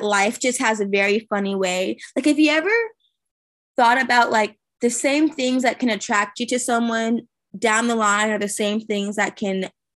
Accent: California, United States; like we're from the Bay. We say bro.

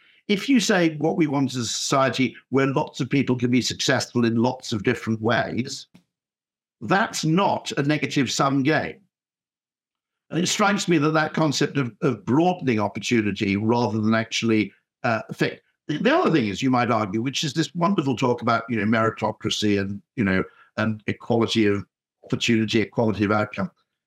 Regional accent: United Kingdom; now bear in mind I'm British, okay?

